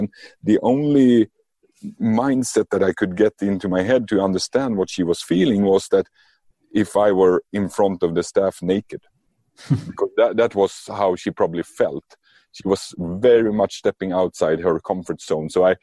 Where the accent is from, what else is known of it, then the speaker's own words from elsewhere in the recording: Sweden; English is a second language; So, because I'm from Sweden, we are basically a socialist country